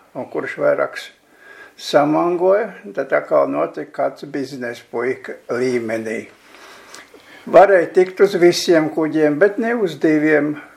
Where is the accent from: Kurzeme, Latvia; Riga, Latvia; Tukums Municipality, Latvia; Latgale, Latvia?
Riga, Latvia; Esmu piedzimis Rīgā un citur neesmu dzīvojis. Dzimis esmu 18. novembrī